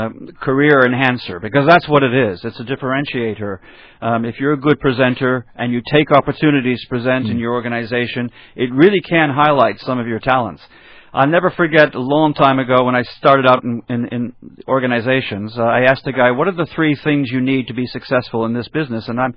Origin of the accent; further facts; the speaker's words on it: Toronto, Ontario, Canada; also born or lived in Chicago, United States; I grew up in Toronto and Chicago, actually, as well.